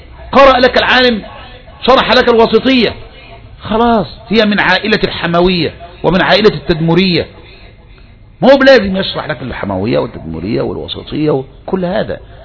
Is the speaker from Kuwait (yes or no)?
no; Egypt; اظن علم الحديث بالذات عندنا في مصر